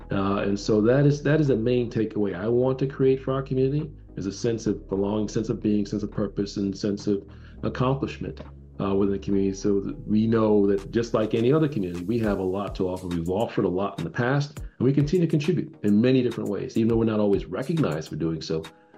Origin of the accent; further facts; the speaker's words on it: Jamaica; also born or lived in New York; now in Georgia, United States; I'm a transplant from New York, but I'm actually originally from Jamaica, West Indies, my home country. But I've been here in Georgia since 2007. Gwinnett's my home.